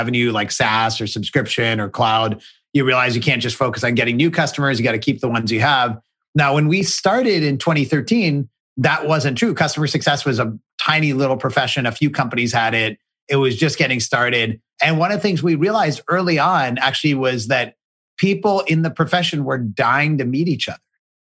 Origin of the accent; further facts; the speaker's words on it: Pittsburgh, Pennsylvania, United States; But I grew up in Pittsburgh, which is where the Steelers thing comes from.